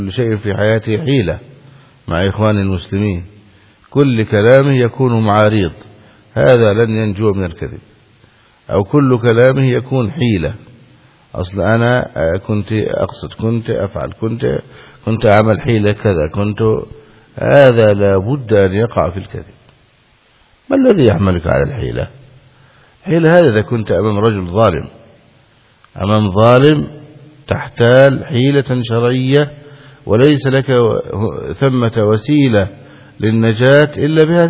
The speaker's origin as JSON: {"language": "Arabic", "country": "Egypt", "said": "هذا مشهور عندنا في مصر، أهم شيء القلب"}